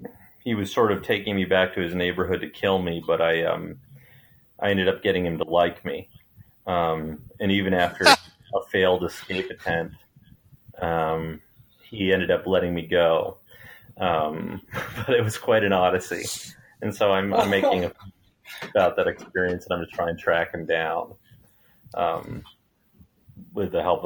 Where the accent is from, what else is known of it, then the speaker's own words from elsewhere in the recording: Vermont, United States; born and raised in Vermont, it was my solemn duty.